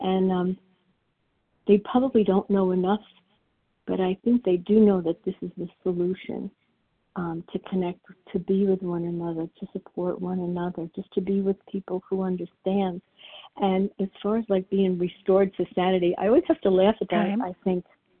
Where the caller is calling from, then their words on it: New Jersey, United States; I'm calling from New Jersey now. I retired to here a year ago.